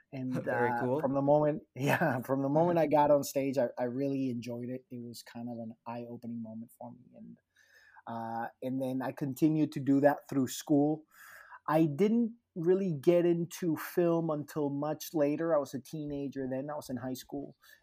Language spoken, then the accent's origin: English; San Juan, Puerto Rico; moved away as an adult; That's where I'm from Puerto Rico. Yeah. I was born in San Juan.